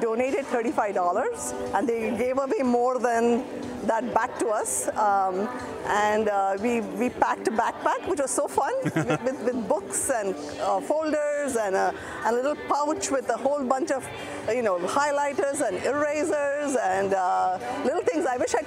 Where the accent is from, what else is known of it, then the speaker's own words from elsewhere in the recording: India; I come from India, where I see that a lot